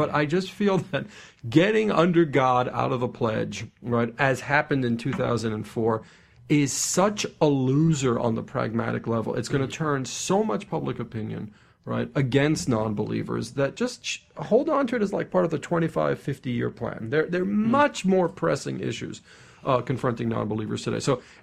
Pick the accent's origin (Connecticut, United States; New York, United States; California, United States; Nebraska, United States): New York, United States; now in Washington, United States; I'm a Washingtonian now. I'm originally a New Yorker